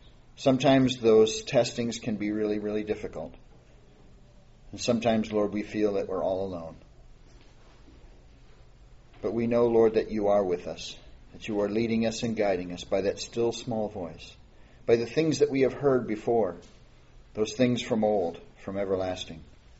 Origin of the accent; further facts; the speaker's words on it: Michigan, United States; now I'm from Michigan, so, you know, I know how to drive in snow.